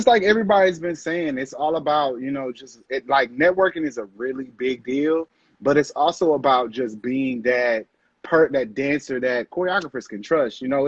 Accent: Houston, Texas, United States; I'm from Houston, Texas.

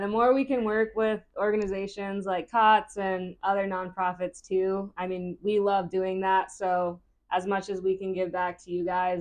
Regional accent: Kentucky, United States; Well, I'm from Kentucky. So my first one was definitely with the Kentucky basketball team

